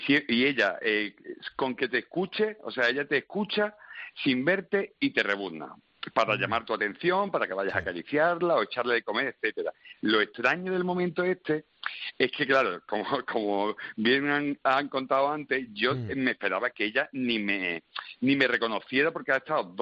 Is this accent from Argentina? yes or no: no; El Borge, Andalusia, Spain; en mi pueblo, en el Borges, en la Sarquía, aquí en Málaga, todo el mundo tenía un burro en esa época